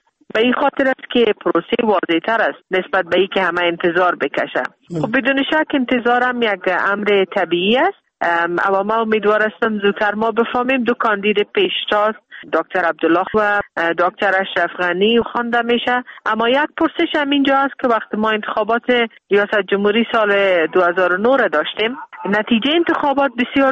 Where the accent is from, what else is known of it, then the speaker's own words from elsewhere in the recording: Afghanistan; من خودم شخصا به عنوان یک افغان طرفدار عزیزم